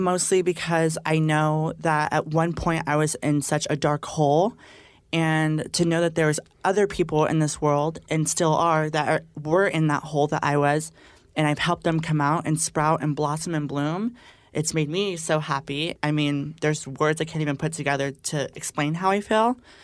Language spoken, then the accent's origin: English; Texas, United States; I'm from Texas.